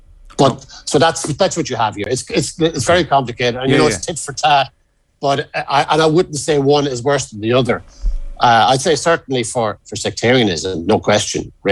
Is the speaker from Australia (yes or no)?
no; Ireland; And certainly as an Irish person living here, when I hear various songs being sung about, they can sing what they want, I guess.